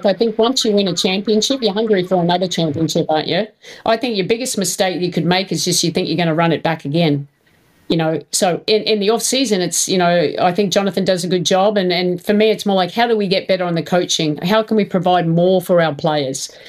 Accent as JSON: {"language": "English", "country": "Australia", "said": "I'm an Australian coach"}